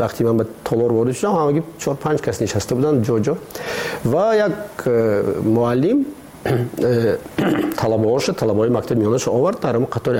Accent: Tajikistan; همین است وطن ما، ما همین وطنمان خودمان باید آباد کنیم.

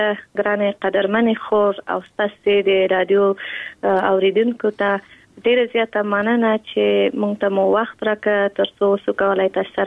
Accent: Kabul, Afghanistan; په کابل کې زیږیدل یم، په کابل کې لوی شوم، په کابل کې مو تحصیلات مخکې وړي.

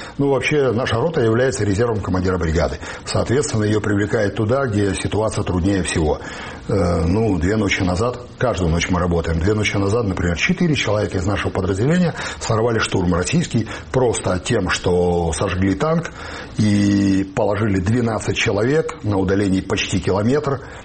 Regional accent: Belarus; now in Ukraine; Мы, белорусы, которые сейчас в Украине

